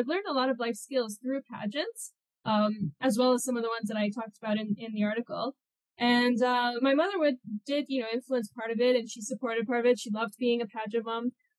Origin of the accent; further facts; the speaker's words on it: New Westminster, British Columbia, Canada; my hometown had a beauty pageant, so it was the Miss New Westminster pageant.